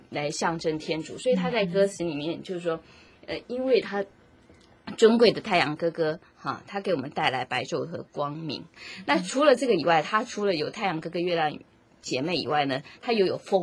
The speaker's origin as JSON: {"language": "Chinese", "country": "China", "said": "如果我中国人都讲阴阳"}